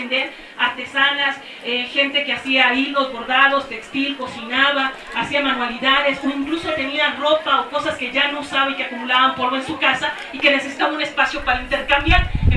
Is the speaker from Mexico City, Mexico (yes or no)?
no; Quintana Roo, Mexico; provengo del estado de Quintana Roo.